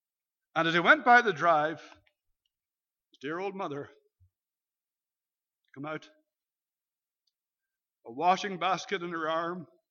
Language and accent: English; Canada; I'm Canadian. My own people make fun of me. Imagine that. My people make fun of me in the way in which I pronounce Bangor.